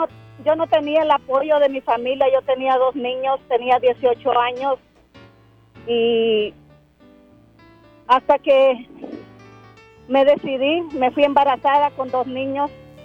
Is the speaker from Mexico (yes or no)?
no; El Salvador; Somos del Salvador.